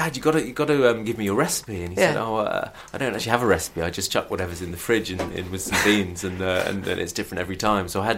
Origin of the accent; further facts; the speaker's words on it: Southampton, South East England, United Kingdom; born there; now in London, United Kingdom; No, I was born in Southampton, actually.